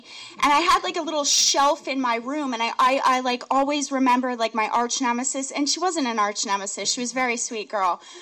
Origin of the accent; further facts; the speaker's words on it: New Jersey, United States; moved away as an adult; I grew up in New Jersey. Don't hold it against me. I know there's parts of my state that are ugly. I get it. I grew up down by the shore, ergo no accent. So I knew I had to get away from New Jersey. I moved down to Florida.